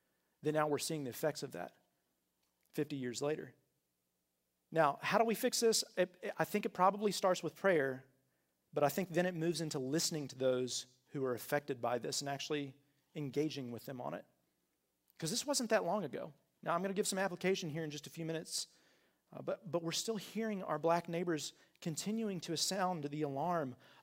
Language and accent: English; United States; I'm American. I love America, all right?